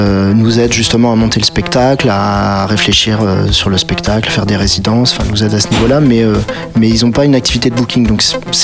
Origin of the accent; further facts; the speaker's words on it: Poitiers, Nouvelle-Aquitaine, France; J'habite à Poitiers, donc je suis de Poitiers.